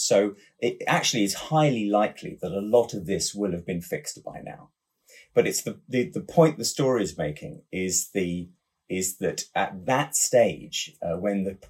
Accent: United Kingdom; I'm British.

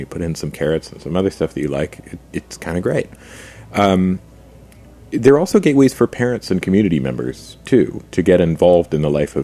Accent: Portland, Oregon, United States; But then we also work in Portland, Oregon, which is it's my hometown, and I know firsthand it's a place where a lot of people are super healthy

